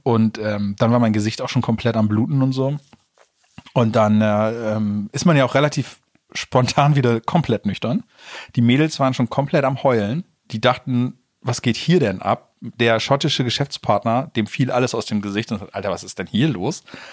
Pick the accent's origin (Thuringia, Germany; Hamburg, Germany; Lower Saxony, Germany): Lower Saxony, Germany; Bad Zwischenahn; Und ich komme auch aus Bad Zwischenahn, nämlich aus Elmendorf.